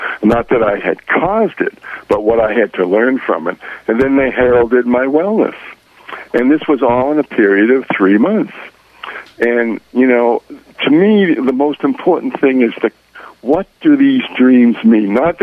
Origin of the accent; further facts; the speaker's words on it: Boston, Massachusetts, United States; born there; moved away as an adult; I was born in Boston and went to California after I got out of the Army